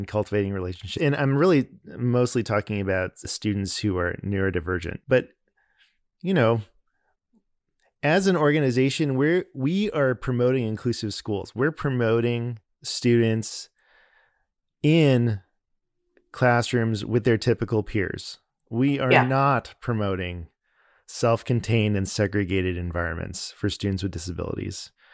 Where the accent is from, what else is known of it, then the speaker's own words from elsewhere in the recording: Arcadia, California, United States; now in Atlanta, United States; I grew up in Arcadia.